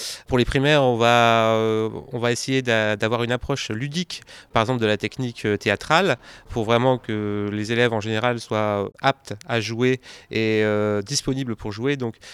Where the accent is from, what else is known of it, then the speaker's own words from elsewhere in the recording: Cambrai, Hauts-de-France, France; also born or lived in Paris; je suis originaire du Nord, je suis originaire de Cambrai, je suis né à Cambrai. J'ai passé 10 ans, plus de 15 ans en fait, à Paris. Et voilà, là je suis revenu dans le Nord